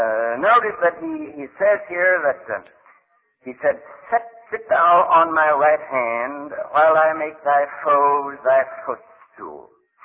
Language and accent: English; United States; now in Canada; because I'm living in Canada and I'm American